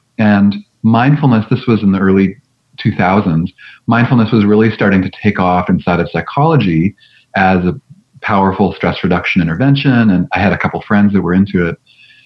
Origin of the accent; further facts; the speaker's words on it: Canada; So I'm originally from Canada and trained as a psychotherapist at the University of British Columbia in Vancouver.